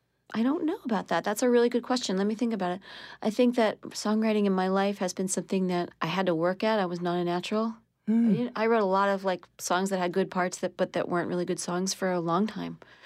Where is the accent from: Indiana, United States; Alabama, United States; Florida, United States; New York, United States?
New York, United States; Pelham; Pelham, New York.